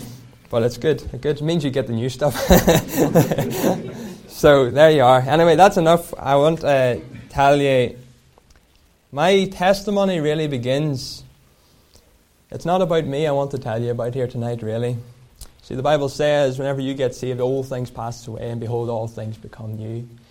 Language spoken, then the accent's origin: English; Dungannon, Northern Ireland, United Kingdom; born there; I was born in Dungannon, though, so I don't think too many were born up that part of the world.